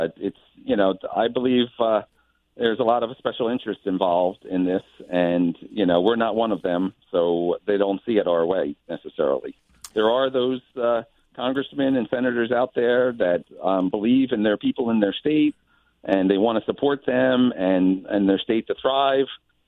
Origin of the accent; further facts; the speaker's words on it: United States; And I'm an American, and I believe in America.